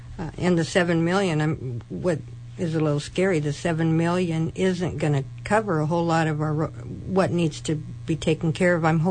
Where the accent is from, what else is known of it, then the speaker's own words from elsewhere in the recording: Sitka, Alaska, United States; I was born and raised in Sitka. I care about Sitka continuing to be a thriving community